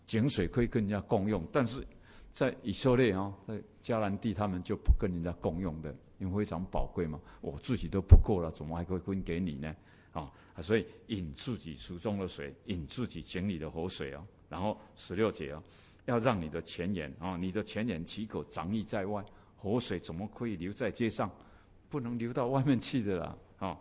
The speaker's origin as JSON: {"language": "Chinese", "country": "Taiwan", "said": "我们台湾人哈，这个古代的人哈，都是这样讲哦"}